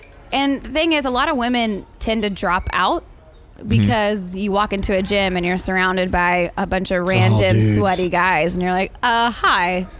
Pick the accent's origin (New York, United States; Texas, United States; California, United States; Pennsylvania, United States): Texas, United States; Corpus Christi; I grew up in Corpus Christi, Texas. So I grew up surfing there. And then I moved to Austin and was on the lake all the time.